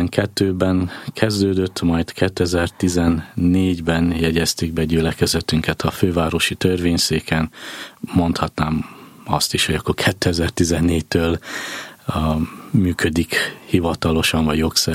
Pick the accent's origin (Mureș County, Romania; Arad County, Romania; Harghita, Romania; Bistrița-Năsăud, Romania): Arad County, Romania; Arad; now in Budapest, Hungary; vagy a szülővárosomban, Aradon az Urat szolgáltam, úgy kell nekem szolgálnom őt Budapesten is.